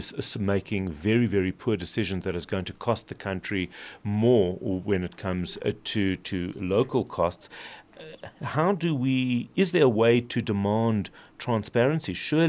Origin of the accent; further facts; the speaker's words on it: South Africa; You know, it's absolutely infuriating to sit back as a South African